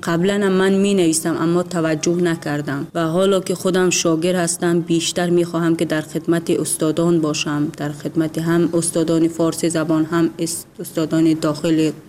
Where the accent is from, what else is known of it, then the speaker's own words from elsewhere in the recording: Tajikistan; اصلا وقتی که من بیرون از تاجیکستانم بودم،